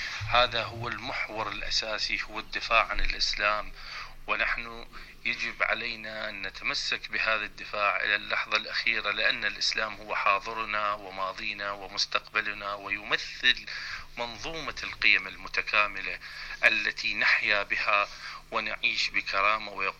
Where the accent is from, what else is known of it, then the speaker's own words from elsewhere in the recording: Iraq; من العراق